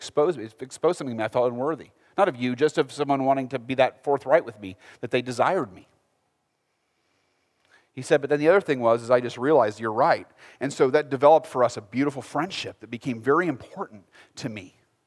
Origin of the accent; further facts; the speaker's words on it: United States; I needed to know him, and I'm an American, and so I said